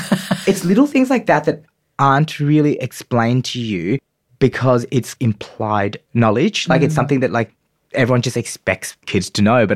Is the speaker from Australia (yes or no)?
yes; Springvale, Victoria, Australia; I grew up in Springvale. It's an area that's full of Vietnamese people, so there was a lot of people like me around that area, so I thought this was normal life.